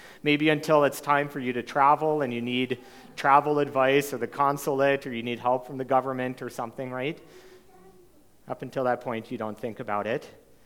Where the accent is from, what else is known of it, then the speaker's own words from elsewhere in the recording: Canada; am constantly reminded of being Canadian or not being Canadian. Thanks to my accent, they still pick apart a few words that I say a little bit funny or weird